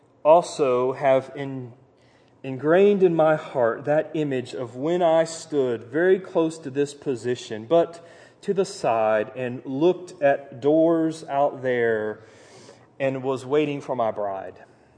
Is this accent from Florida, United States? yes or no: yes; Titusville, Florida, United States; I grew up in Titusville. Those of you know that's the shuttle and Dixie Crossroads area.